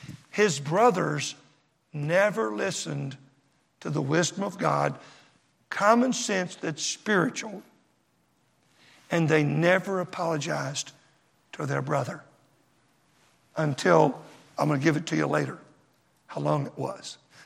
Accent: Dallas, Texas, United States; When I grew up, of course, I grew up in Dallas. A lot of junk went on there.

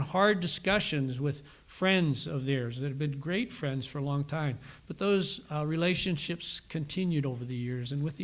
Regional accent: Pennsylvania, United States; I think sometimes of the church I grew up in back in Pennsylvania as a young boy, and I spent 21 years in that one church and with my parents and my brothers.

